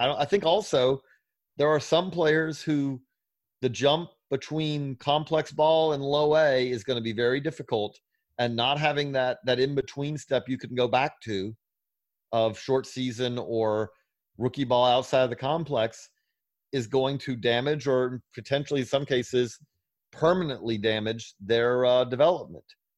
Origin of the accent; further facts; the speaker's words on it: Georgia, United States; you know, I'm from Georgia